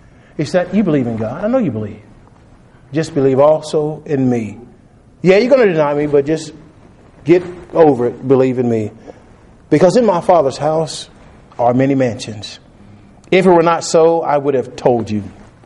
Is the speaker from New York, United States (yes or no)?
no; Texas, United States; when I grew up in Texas, you know, suburbs, kind of in the country a little bit. We had 3/4 acre of land.